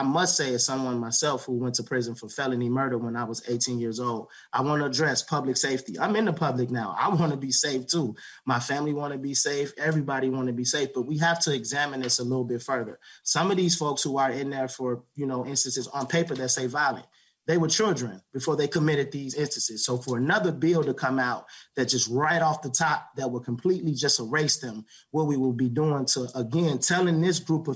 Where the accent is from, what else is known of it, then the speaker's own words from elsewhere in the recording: Minnesota, United States; I grew up in Minnesota correctional facilities.